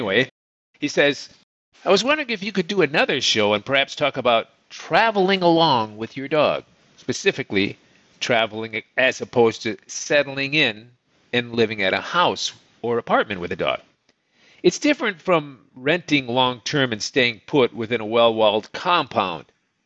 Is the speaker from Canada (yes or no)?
yes; Canada; I'm from Canada, and to bring your dog down from Canada, you must fill out an overwhelming amount of paperwork